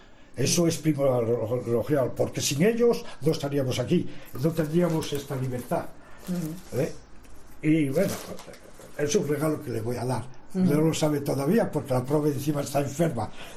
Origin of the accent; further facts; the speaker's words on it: Belgium; Spanish is a second language; now in Spain; ayer cociné mejillones a la belga, país de donde vengo aquí a España